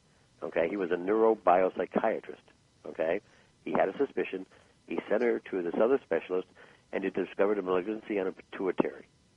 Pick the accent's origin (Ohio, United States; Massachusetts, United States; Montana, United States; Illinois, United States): Illinois, United States; Chicago; I grew up in Chicago, all right? And as I got older, I kept moving further and further away from the city.